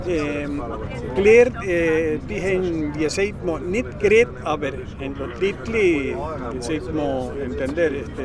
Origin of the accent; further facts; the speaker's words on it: San Carlos Centro, Santa Fe, Argentina; born there; German is a second language; ich bin im San Carlos Centro geboren